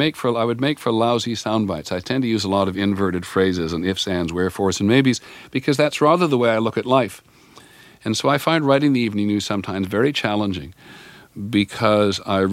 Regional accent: Toronto, Ontario, Canada; now in United States; when I grew up in Toronto, we wanted something exciting to do. We went to Buffalo.

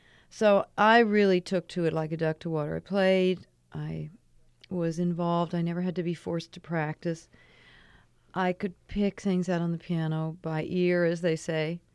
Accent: Denver, Colorado, United States; I spent most of the time growing up in Denver.

